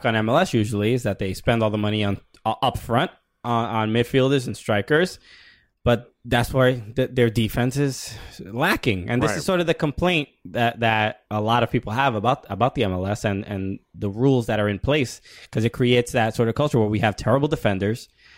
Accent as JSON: {"language": "English", "region": "New York", "country": "United States", "said": "We're from New York. We know exactly."}